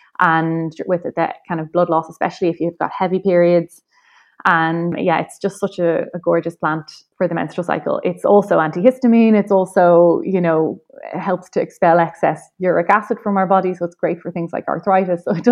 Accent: Ireland; just being an Irish, two Irish ladies on an Irish podcast

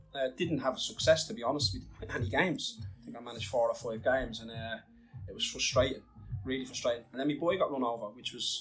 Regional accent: Dublin, Leinster, Ireland; I'm brought up in inner city Dublin. Yeah. You know, I'm from the Dublin 8 area.

